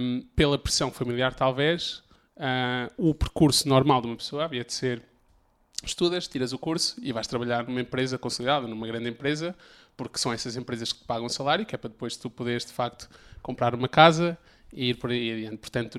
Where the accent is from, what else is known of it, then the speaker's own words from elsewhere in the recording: Spain; first language Spanish; Portuguese is a second language; now in Lisbon, Portugal; cresci em Espanha, portanto a primeira língua que eu aprendi a falar foi o espanhol, e acho que isso deu-me uma vantagem quando cheguei a Lisboa, em 2015